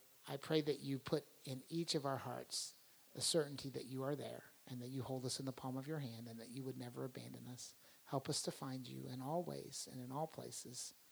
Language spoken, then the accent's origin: English; Texas, United States; And I grew up in Texas, and I am a much more articulate Catholic because I grew up in a place.